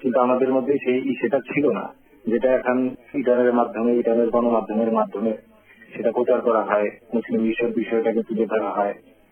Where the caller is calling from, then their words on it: Tufanganj, West Bengal, India; আমি পশ্চিমবঙ্গের কুচবিহার জেলার তুহানগঞ্জ সাব ডিভিশনের ছোট একটি গ্রাম, আমি সেখানকার বাসিন্দা।